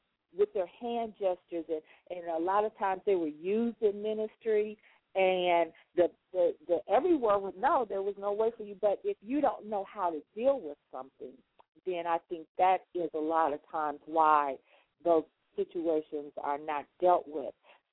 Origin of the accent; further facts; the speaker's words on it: Chicago, Illinois, United States; now in North Carolina, United States; And Chicago is my hometown. Also, I live in North Carolina now, so maybe we can.